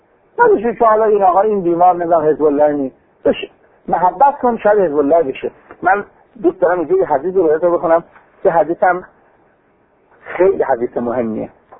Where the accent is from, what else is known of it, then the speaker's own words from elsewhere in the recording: Iran; تا دید من ایرانیم